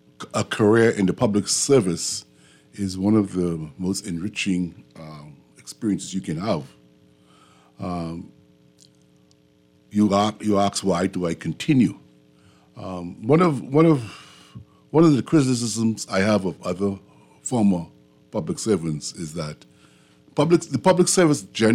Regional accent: Fox Hill, New Providence, Bahamas; I grew up in Fox Hill.

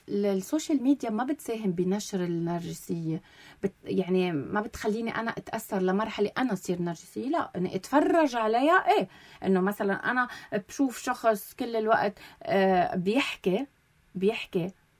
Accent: Lebanon; من بعد الأزمة الاقتصادية العالمية يلي مش بس مرقنا نحن فيها كلبنانيين

